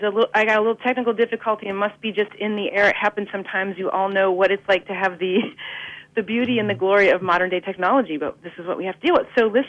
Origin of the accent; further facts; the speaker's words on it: Ohio, United States; I'm a girl from Ohio. People say, what's my heritage? And I just say American.